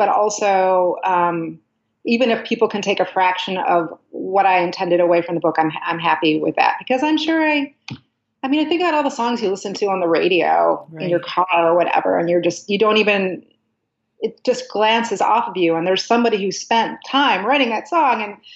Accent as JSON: {"language": "English", "town": "Chicago", "region": "Illinois", "country": "United States", "tie": "born or raised there", "said": "I was born and raised in Chicago"}